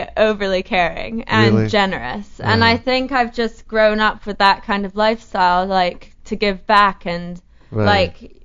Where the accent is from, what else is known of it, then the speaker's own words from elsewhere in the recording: Bermuda; Well, I came from Bermuda, which is obviously literally living on a rock.